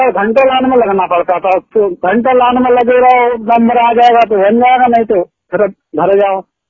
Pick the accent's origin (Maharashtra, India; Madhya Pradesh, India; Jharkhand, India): Madhya Pradesh, India; Naya Gaon; मैं ग्राम नया गाँव का रहने वाला हूँ